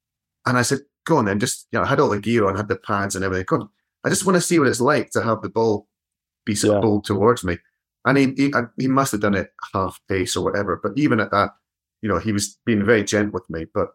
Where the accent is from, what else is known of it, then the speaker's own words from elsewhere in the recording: Edinburgh, Scotland, United Kingdom; I was born and raised in Edinburgh